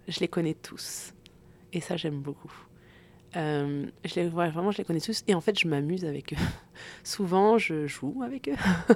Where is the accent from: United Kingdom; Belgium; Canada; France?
France; moi, vu que je suis française, enfin que je viens de France, au début, quand j'ai commencé en éducation physique, je leur disais, je comprends pas l'anglais.